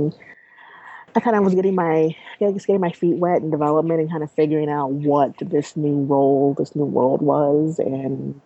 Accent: Kansas, United States; I'm originally from Kansas, so I, like, left my little bubble and went to someplace I was very unfamiliar with.

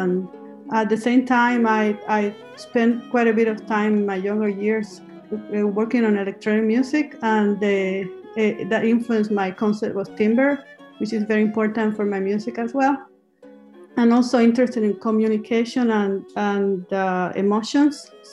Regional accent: Cuba; English is a second language; moved away as an adult; now in United States; I was born in Cuba and raised in Cuba and go to the States when I was around 28 years old. So I'm still very much Cuban, now Cuban American.

